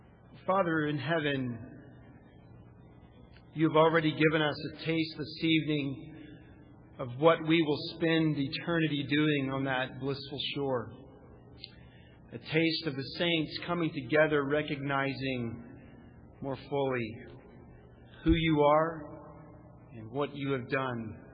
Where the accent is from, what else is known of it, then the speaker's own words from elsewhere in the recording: Texas, United States; She said, it's hot. I said, I'm from Texas. That really didn't help me.